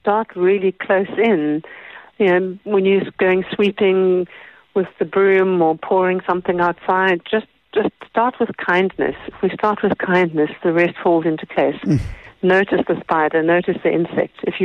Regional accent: South Africa; I was living in the States for a couple of years and doing my tracking training, following footprints in the sand. But because I grew up here in South Africa

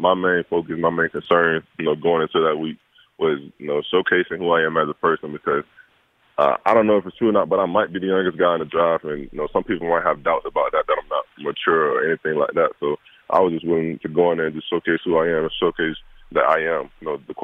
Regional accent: Miami, Florida, United States; also born or lived in Gainesville; You know, I'm originally from Miami. You know, spent the first half of my life there with all of my family. Then my mom, my little brother, and I, we moved to Gainesville.

